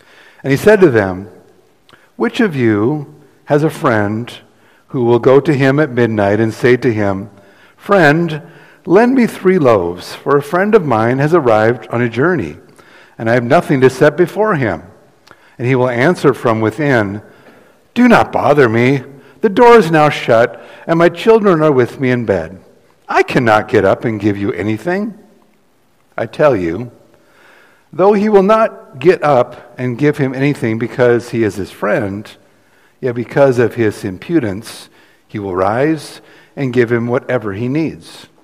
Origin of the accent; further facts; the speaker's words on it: Fountain Hills, Arizona, United States; I've had the reaction of people when I say I'm from Fountain Hills